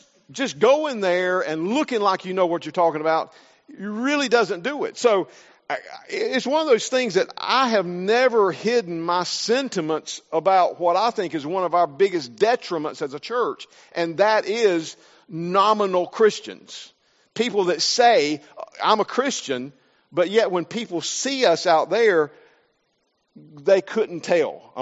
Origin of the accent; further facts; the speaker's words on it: the South, United States; accent: Southern; I'm from the South, from the States. If you're visiting with us, I'm sure that's no secret. My accent gives me away very quickly. I was raised in the South, in the southern part of the United States.